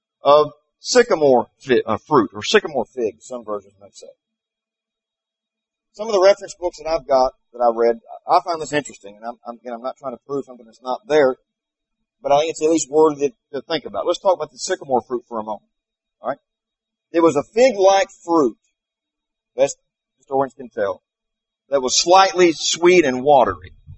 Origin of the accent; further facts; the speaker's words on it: Kentucky, United States; I said, I went to UK. I'm from Kentucky.